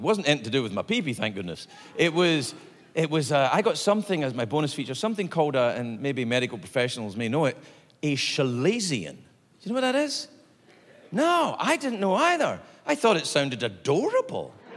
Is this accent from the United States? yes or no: no; Scotland, United Kingdom; The doctor was a Scottish Protestant lady doctor, and I'm a Scottish Protestant man patient, so things are a little tense anyway.